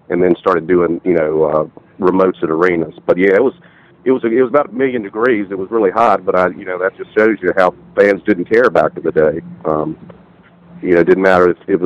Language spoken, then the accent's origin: English; Richmond, Virginia, United States; And I'm from Richmond, Virginia, which is, you know, about 3 hours from Raleigh.